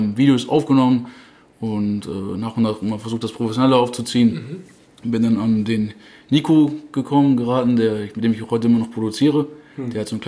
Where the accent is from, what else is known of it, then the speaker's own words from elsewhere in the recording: Vechta, Lower Saxony, Germany; Ich komme aus Vechta, bin 26 Jahre alt